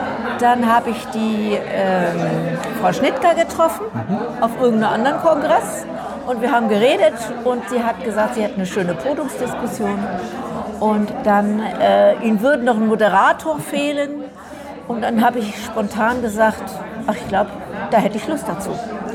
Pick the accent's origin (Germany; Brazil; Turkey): Germany; Ulm, Baden-Württemberg; Ich hatte so ein bisschen eine Ausbildung in Ulm, ich komme aus Ulm